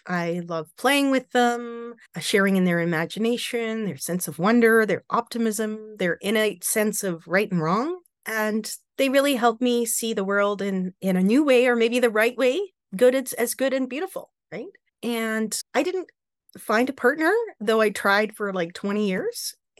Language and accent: English; Canada; I'm from Canada.